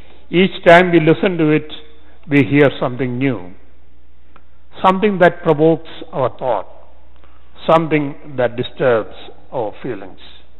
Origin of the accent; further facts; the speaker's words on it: India; I grew up in India at a time when we didn't have TV, and the radio was rare.